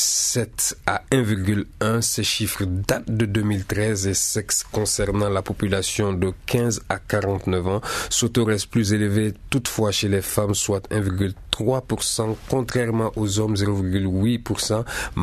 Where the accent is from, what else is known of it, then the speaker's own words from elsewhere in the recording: Mali; chez nous au Mali.